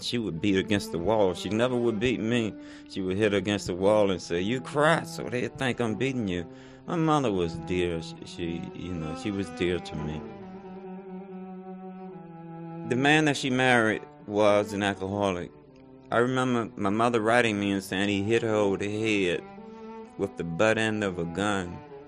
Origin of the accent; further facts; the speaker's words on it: Georgia, United States; born there; I was born in Georgia. I was born on a family's farm.